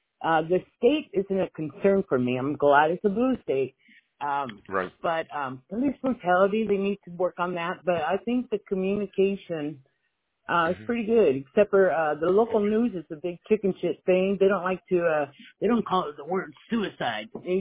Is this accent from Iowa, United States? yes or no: no; California, United States; moved away; I'm a transplant from California, you know, and I've been here for, I don't know, since 2005, and you know, I never moved back.